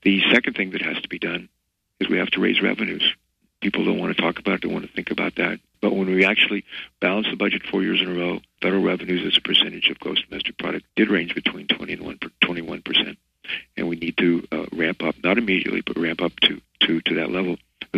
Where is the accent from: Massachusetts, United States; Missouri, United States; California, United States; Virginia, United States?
Virginia, United States; In full disclosure, I was born in West Virginia. We moved when I was in the second grade. I grew up in Virginia and later went off to Ohio State to become a Navy midshipman and then naval flight officer.